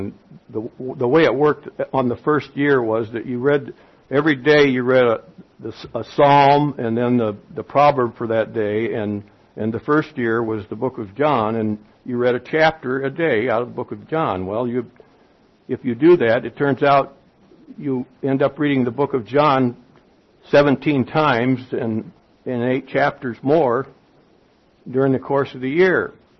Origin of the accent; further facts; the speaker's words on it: Peoria, Illinois, United States; born there; I was born in 1944 in Peoria, Illinois. So if you can figure that out, I'm 72.